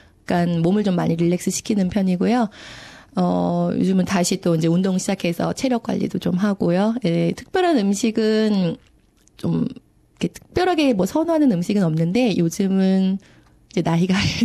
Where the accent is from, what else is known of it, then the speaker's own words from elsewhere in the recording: South Korea; now in Sydney, Australia; 여기 사는 이제 시드니 사는 교민으로서